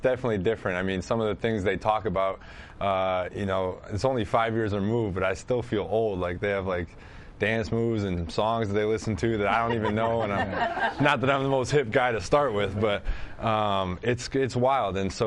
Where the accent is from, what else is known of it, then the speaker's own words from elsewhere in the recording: Wisconsin, United States; Because, I mean, I grew up in Wisconsin. You know, I grew up in a middle-class family